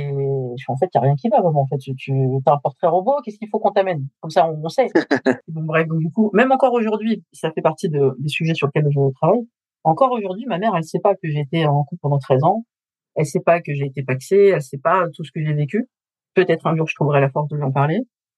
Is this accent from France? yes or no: yes; France; born there; moi, je suis née ici, je suis née en France. En fait, je suis française, moi. Oui, je suis d'origine algérienne, mais je suis française. Je peux vous faire un accent de banlieue, si vous voulez.